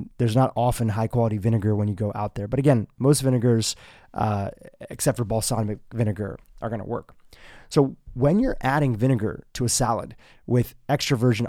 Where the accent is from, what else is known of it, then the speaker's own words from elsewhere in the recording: India; being Indian, my background from the Vedic tradition and Ayurveda being part of some of the hacks that my family gave me growing up.